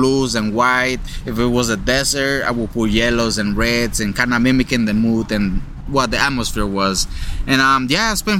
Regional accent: Los Angeles, California, United States; Where I grew up in MacArthur Park, of course, that's my home. And everybody there was mostly in English.

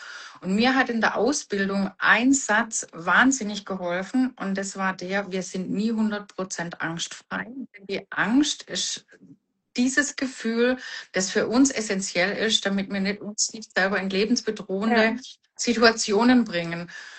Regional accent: Baden-Württemberg, Germany; Ich komme aus dem Schwäbischen

